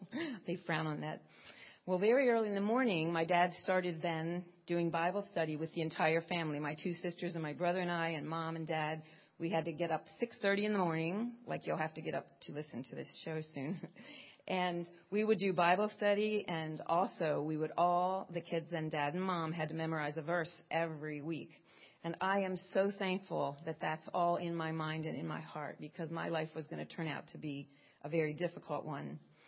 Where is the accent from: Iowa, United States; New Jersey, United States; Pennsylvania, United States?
Pennsylvania, United States; And I am from Pennsylvania, so happy Groundhog's Day.